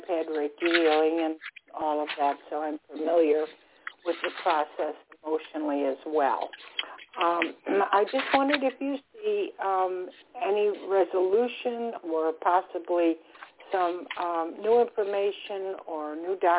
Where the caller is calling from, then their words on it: Florida, United States; I'm calling from Florida.